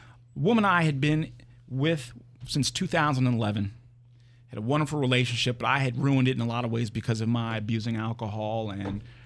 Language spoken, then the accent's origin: English; Lansdale, Pennsylvania, United States; born there; And I knew I was born in Lansdale, Pennsylvania.